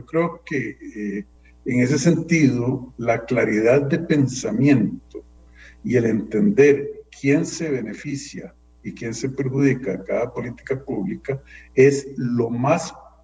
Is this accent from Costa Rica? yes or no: yes; Costa Rica; Y nosotros como costarricenses tenemos que entender que la situación económica resulta de políticas públicas